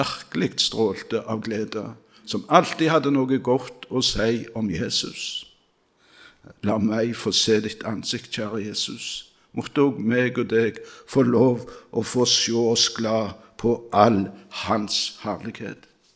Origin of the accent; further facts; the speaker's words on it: Randaberg, Rogaland, Norway; hjemme på Randaberg i min ungdom.